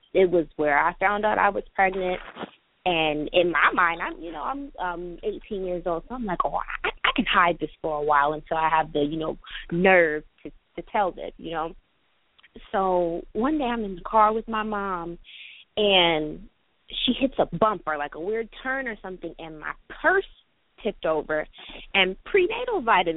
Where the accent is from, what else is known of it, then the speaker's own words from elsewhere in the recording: California, United States; now in New York, United States; I'm in New York. It's probably like 12 degrees right now. Like, I'm from Cali. I'm not used to this.